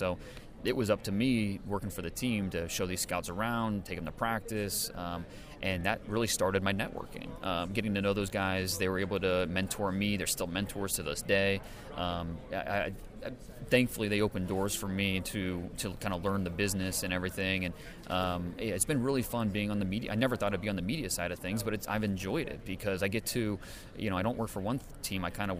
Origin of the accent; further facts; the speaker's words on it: Ohio, United States; I'm an Ohio guy. I grew up in Northeast Ohio, and when the Browns came back in '99, I was probably 13 years old.